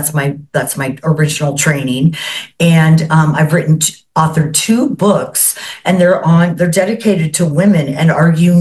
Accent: California, United States; I am from Southern California, and when I was a high school athlete

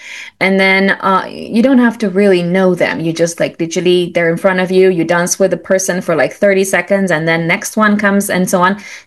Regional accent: Romania; now in London, United Kingdom; When I came to London from Romania 20 something years ago, I was really lonely.

